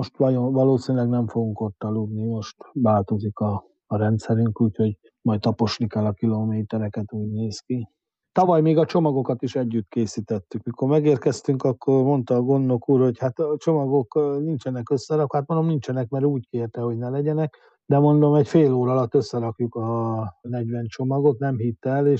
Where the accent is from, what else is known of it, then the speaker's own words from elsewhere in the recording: Hungary; Én református magyar vagyok, én szeretem azokat a közösségeket támogatni, ahol magyarok is, ha lehet, akkor reformátusok vannak